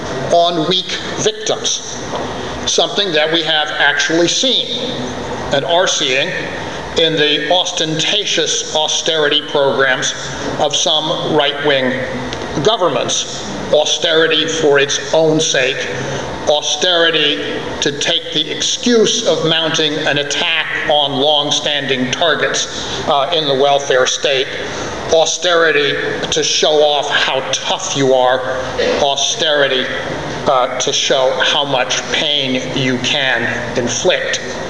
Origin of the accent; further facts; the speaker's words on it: Texas, United States; As an American, it's a particular privilege for me to have a role in these discussions, and I also need to say that as a Texan